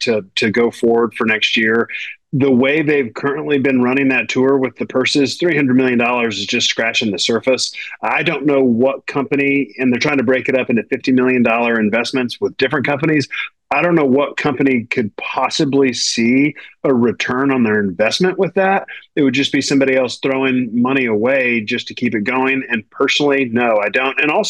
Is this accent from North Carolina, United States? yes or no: yes; Charlotte, North Carolina, United States; I spoke to a LIV player that lives in my hometown of Charlotte the other day